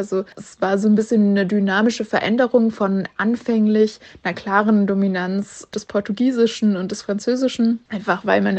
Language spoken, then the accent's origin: German; Germany; born there; weil wir zwar damals schon in Deutschland gelebt haben, also ich wurde auch in Deutschland geboren